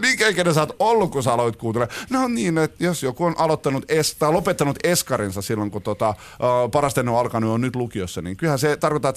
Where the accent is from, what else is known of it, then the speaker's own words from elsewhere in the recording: Turku, Southwest Finland, Finland; Olen 38-vuotias lukion kuvataiteen opettaja ja olen kotoisin, sotilaspassissa lukee Turku, mä oon pahoillani.